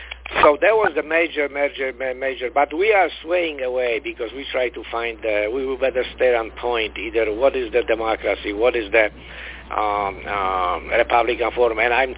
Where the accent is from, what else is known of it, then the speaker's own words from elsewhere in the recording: Florida, United States; Yes, I am from Florida.